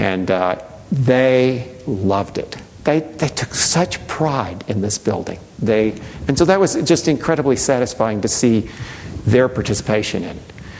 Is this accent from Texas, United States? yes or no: yes; Texas, United States; And I grew up near Houston, so it's been a real privilege to go back.